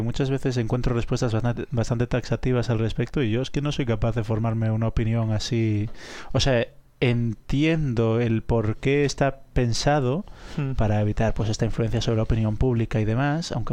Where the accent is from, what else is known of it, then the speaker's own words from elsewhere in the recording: Spain; Soy gallego canario